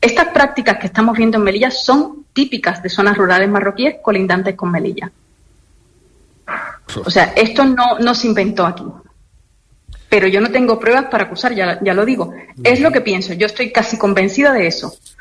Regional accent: Cuba; moved away; yo soy cubana, yo no tengo nada que perder, ya yo perdí mi país. Mi hijo ha nacido aquí.

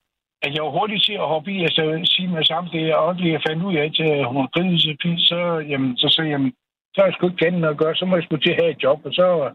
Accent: Aarhus, Central Denmark Region, Denmark; vi voksede op i Fagikår i Baggård inde i Aarhus

